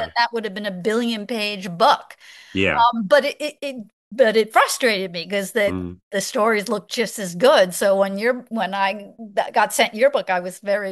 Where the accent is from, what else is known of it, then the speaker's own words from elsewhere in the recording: New York, United States; I grew up on Long Island, and that was torture for me.